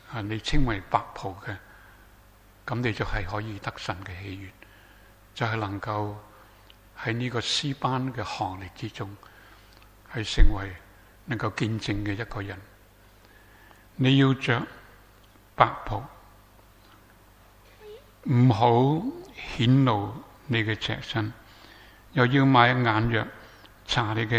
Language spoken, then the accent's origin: Cantonese; Hong Kong; 我哋年長一啲嘅，我哋喺香港長大嘅，啊，中國人